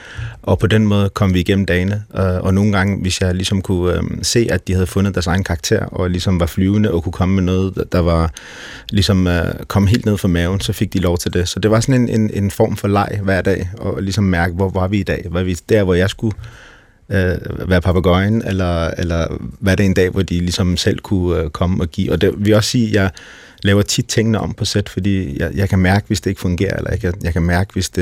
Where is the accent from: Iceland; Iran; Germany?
Iran; now in Denmark; vi er jo flygtet fra Iran, så da min far i sin tid flygtede, så var vi jo 3 drenge alene med vores mor